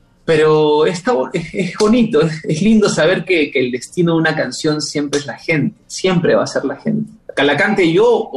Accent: Peru; como peruano siempre le pongo pinceladas, el charango.

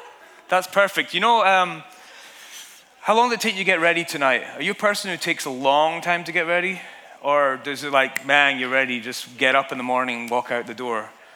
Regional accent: Scotland, United Kingdom; it's freezing cold here. I'm from Scotland, and we wear these clothes all the time

